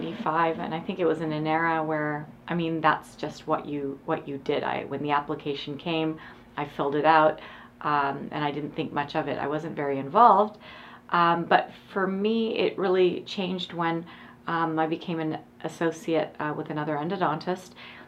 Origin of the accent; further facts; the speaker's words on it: Medina, Ohio, United States; I'm an endodontist from Medina, Ohio